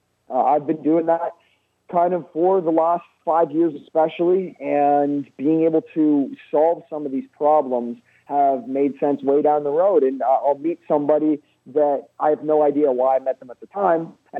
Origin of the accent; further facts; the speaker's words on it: Canada; growing up in Canada. Drinking was kind of inherent to our culture.